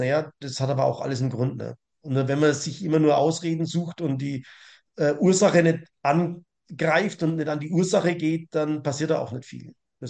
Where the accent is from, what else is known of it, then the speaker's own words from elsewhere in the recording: Rothenburg, Bavaria, Germany; born there; Also ich bin zwar ein gebürtiger Rothenburger, habe aber nie mitgemacht